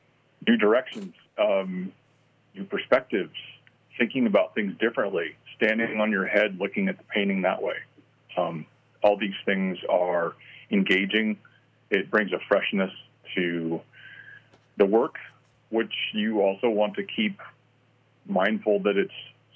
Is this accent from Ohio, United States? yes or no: no; Washington, United States; I did. I grew up in Central Washington on a apple and pear orchard.